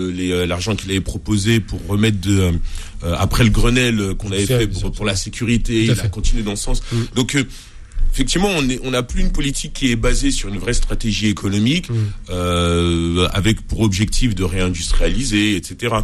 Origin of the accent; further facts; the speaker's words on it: France; Je parle en tant que Français